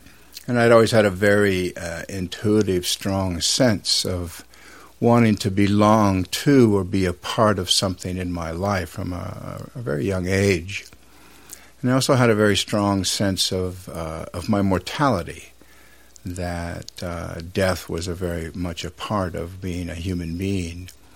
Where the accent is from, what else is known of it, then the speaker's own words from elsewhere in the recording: Seattle, Washington, United States; I grew up in Seattle and barely made it out of the American high school system during the Vietnam era